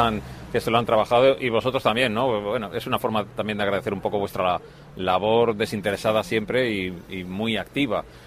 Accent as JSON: {"language": "Spanish", "town": "Castro Urdiales", "region": "Cantabria", "country": "Spain", "said": "Yo soy de Castro, sí."}